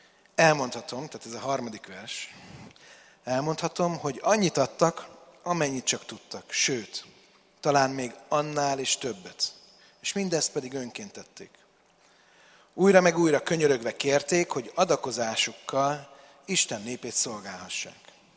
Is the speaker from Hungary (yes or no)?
yes; Hungary; Mert hát nyilván, ha tehát, magyarnak születtem, tehát nem lehetek kínai